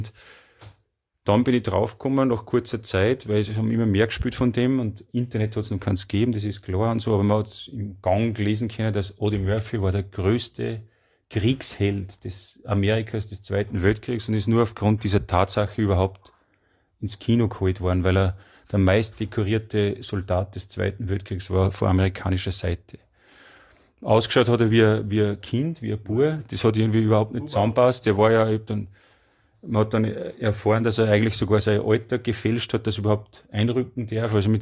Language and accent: German; Salzburg, Austria; Mit meiner Heimatstadt, mit unserer Heimatstadt. Mhm. Wir sind ja quasi da im Ausläufer von Salzburg.